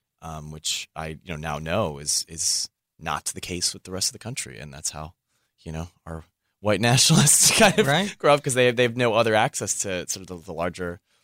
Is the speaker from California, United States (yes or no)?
yes; California, United States; growing up in the Bay Area was really cool because, I mean, you don't know until you go out into the world, but it was a pretty mixed group of kids.